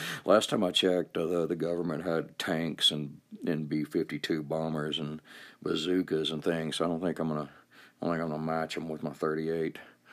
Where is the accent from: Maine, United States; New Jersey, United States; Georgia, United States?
Georgia, United States; I was a kid, I was born in 68. But I know back in the 70s, growing up near Atlanta, I grew up like, you know, 25 miles from Atlanta.